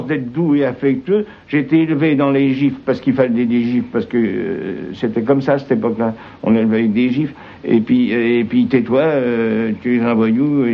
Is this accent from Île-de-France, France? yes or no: yes; Courbevoie, Île-de-France, France; born there; Je suis né à Courbevoie-Seine, Rampe du Pont, le 27 mai 1894.